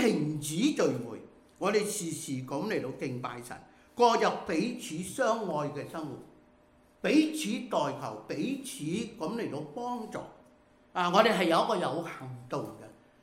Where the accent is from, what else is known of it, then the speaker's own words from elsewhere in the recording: China; 尤其是我们中国人，不会随便叫人家做阿爸的